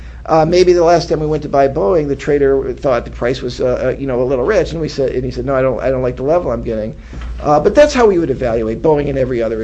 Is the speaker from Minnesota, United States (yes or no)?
no; Dearborn, Michigan, United States; born there; I was born in Dearborn, Michigan, actually.